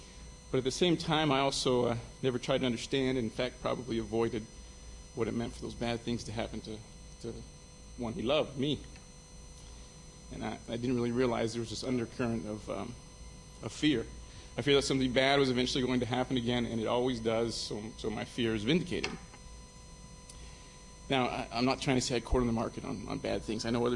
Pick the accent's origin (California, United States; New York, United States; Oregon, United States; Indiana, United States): Indiana, United States; also born or lived in Kentucky; I was born in Kentucky and raised in rural Indiana, and I was 8 years old when Jesus asked me to be my Savior. So Indiana, beautiful Kentucky bluegrass